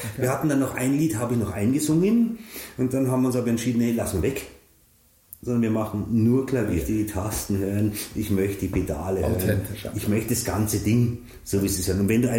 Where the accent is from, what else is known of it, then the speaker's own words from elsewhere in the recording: Bad Tölz, Bavaria, Germany; Also als wichtig, also für mich hier als Bayer, als Tölzer